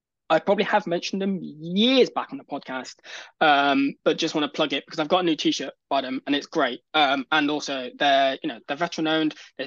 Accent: United Kingdom; We accept it as British people that that's their initial design ethos, and I think it's great.

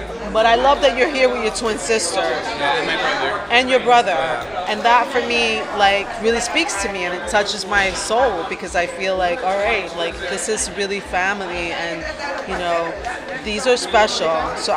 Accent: New York City, New York, United States; I'm from the Boogie Down Bronx, Puerto Ricana.

